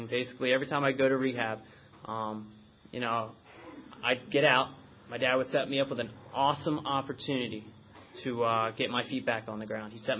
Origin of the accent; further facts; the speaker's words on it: West Chester, Pennsylvania, United States; I'm originally from Westchester, PA.